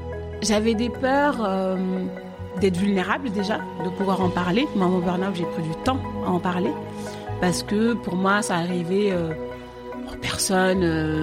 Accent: Paris, Île-de-France, France; also born or lived in Senegal / Marne-la-Vallée; j'ai 31 ans, je suis née à Paris et mon enfant je l'ai un peu passé un peu à Paris, un peu au Sénégal, un peu en banlieue parisienne, dans le 77, à Marne-la-Vallée.

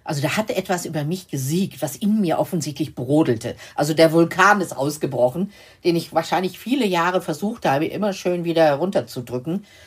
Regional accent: Lower Saxony, Germany; ich komme ja aus Niedersachsen

